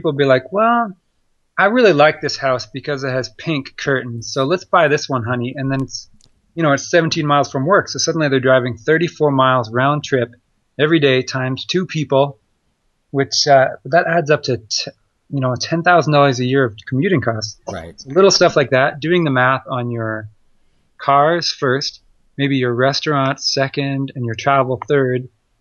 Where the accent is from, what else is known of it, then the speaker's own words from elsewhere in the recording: Canada; also born or lived in Ottawa; growing up in Canada, the places where I lived have worse winters than anywhere in the lower 48 for the most part.